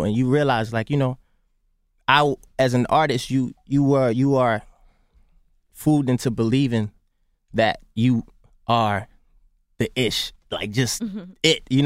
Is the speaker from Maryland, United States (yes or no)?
yes; Baltimore, Maryland, United States; I grew up in Baltimore.